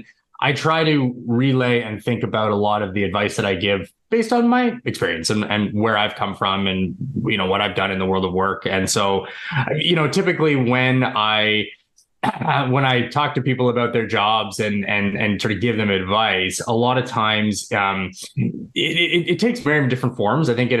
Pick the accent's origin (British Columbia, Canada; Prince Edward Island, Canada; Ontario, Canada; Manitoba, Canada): Ontario, Canada; Toronto; I'm Canadian. I've always been. We live in the suburbs of Toronto where I was born and now live.